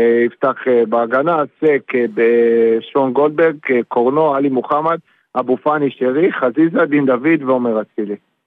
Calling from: Safed, Northern District, Israel; לפי מה שאני רואה אצלנו בצפת, שנחשב יותר סוער מסכנין

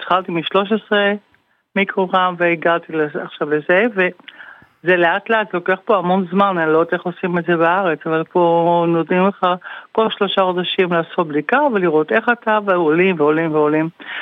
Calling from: Netherlands; אני מדברת מהולנד.

